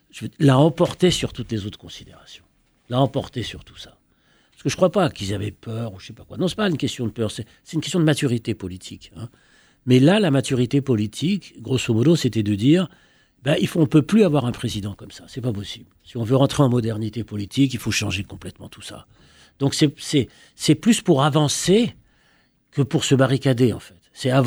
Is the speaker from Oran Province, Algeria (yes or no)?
no; Constantine, Constantine Province, Algeria; Sur mon enfance à Constantinois.